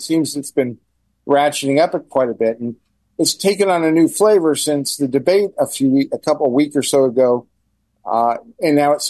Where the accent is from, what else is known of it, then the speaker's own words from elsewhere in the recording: Massachusetts, United States; we're originally from Massachusetts, so the Kennedys meant something special to us.